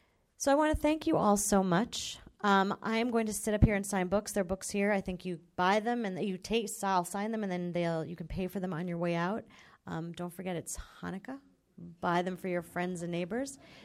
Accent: United States; And I very loudly, because I am American, said, "Yes, yes, I am a Jew."

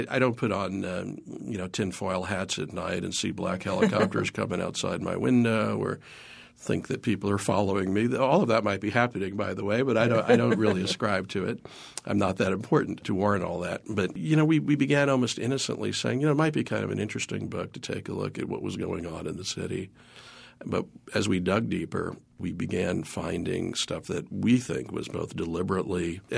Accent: New York, United States; also born or lived in Dallas; I didn't grow up there. I grew up in New York and kind of wound my way to Dallas in 1983.

